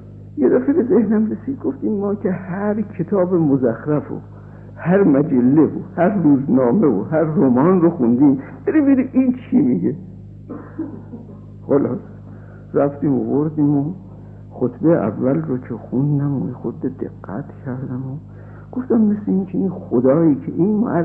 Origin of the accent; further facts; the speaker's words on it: Iran; بعد از من پرسید که اهل کجایی؟ گفتم اهل ایران.